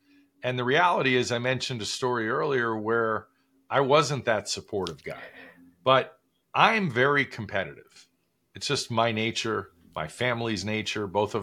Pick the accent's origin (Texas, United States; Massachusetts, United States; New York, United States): New York, United States; I'm a fast talker because I'm from New York.